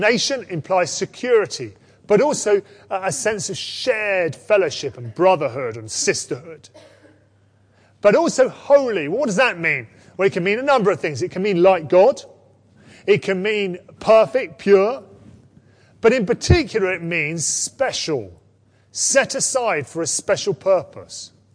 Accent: United Kingdom; I'm also proud of being British.

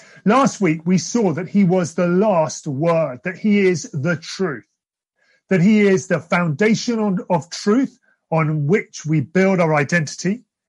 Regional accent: Wallington, London, United Kingdom; as some of you will know, when I was a teenager, we moved away from Wallington and we went up north of the river, my family. And I started a new school.

